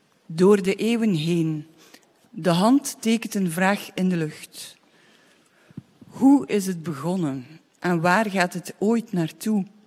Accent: Ghent, Flanders, Belgium; want ik ben Gentenaar.

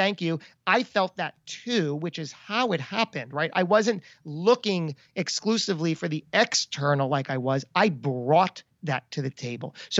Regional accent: New Jersey, United States; we were just talking outside and we're both from Jersey.

